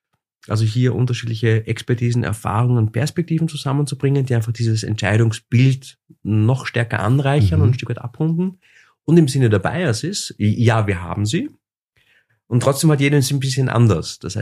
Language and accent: German; Austria; Also nicht so wie bei uns in Österreich, die an die Jahreszahl gekoppelt ist.